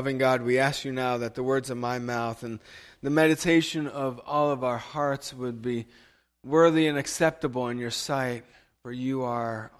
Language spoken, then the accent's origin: English; United States; By the way, I'm not Russian. I'm American. Just clear that up. People still think I'm Russian.